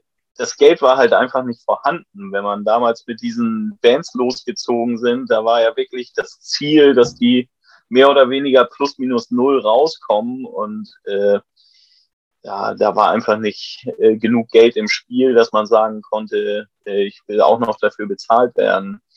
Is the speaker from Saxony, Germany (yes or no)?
no; Bad Bramstedt, Schleswig-Holstein, Germany; now in Bremen, Germany; Ich bin zugezogener, ja, ich bin Schleswig-Holsteiner, ich komme eigentlich aus Bad Bramstedt, das ist so eine Kleinstadt, so circa, ich würde jetzt mal sagen 30, 40 Minuten nördlich von Hamburg